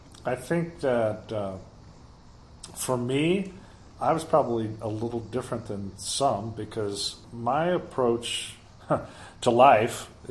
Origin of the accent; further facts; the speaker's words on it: Missouri, United States; also born or lived in San Diego / Chicago; now in Colorado, United States; So, and I grew up in Missouri. I didn't want to go back there, so it just seemed like Colorado was about halfway in between